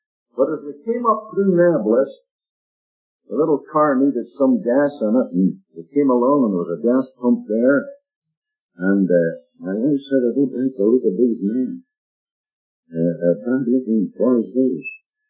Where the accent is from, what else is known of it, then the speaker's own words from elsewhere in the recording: Canada; I said, "You're dead on. I'm a Canadian."